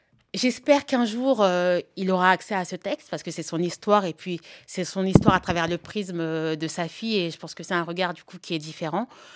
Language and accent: French; Paris, Île-de-France, France; born there; Je suis née à Paris, mon père ne savait pas parler français, ne savait ni lire ni écrire le français.